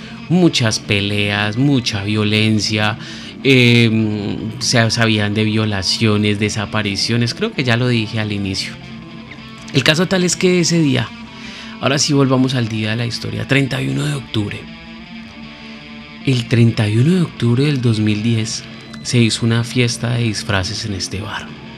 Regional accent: Colombia; Pero lastimosamente en Colombia, en mi país, los estereotipos son muy fuertes.

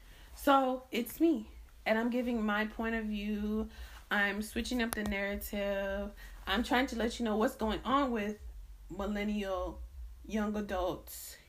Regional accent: United States; I grew up in America also, just to add that.

